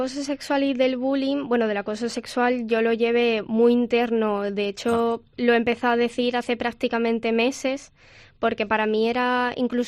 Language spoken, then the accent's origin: Spanish; Arcos de la Frontera, Andalusia, Spain; De por qué no encajo en mi pueblo, que es Argos de la Frontera